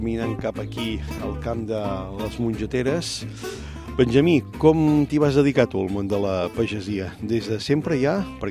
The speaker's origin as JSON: {"language": "Catalan", "region": "Catalonia", "country": "Spain", "said": "jo vinc de la Garrotxa"}